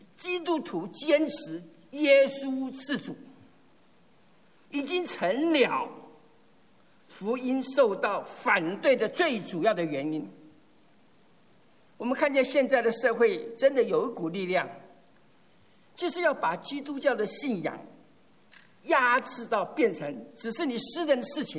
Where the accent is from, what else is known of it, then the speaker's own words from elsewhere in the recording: Taiwan; 现在其实我从台湾来，我知道台湾很多庙宇